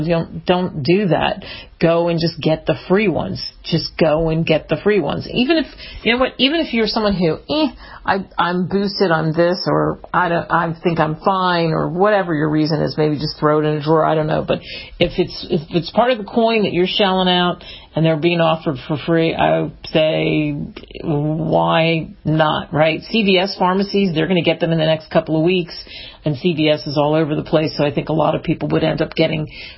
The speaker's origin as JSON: {"language": "English", "region": "East Coast", "country": "United States", "tie": "born or raised there", "also_born_or_lived": "Midwest / South", "said": "I grew up in the East Coast, and I lived in the Midwest and the South, and never really experienced California."}